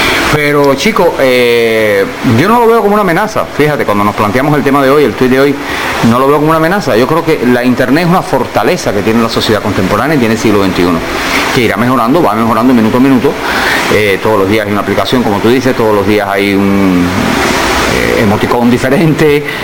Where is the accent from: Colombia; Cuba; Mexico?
Cuba; de lo que somos los cubanos, de lo que significa Cuba